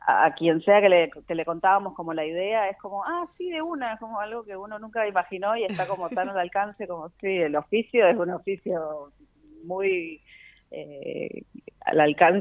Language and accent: Spanish; Mendoza, Argentina; Yo en este caso soy de Mendoza